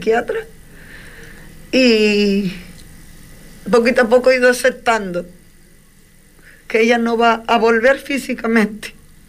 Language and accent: Spanish; Canary Islands, Spain; Sí, también de toda Canarias, de Fuerteventura, de mi Fuerteventura, de toda Canarias y de fuera de España también.